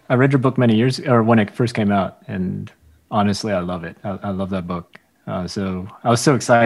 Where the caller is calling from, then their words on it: South Pasadena, California, United States; I'm in South Pasadena, California.